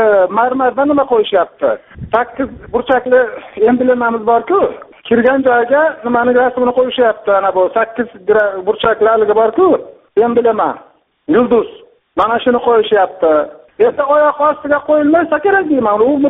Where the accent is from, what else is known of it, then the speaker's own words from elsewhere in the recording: Qorako'l, Bukhara Region, Uzbekistan; Men Qorako'ldan.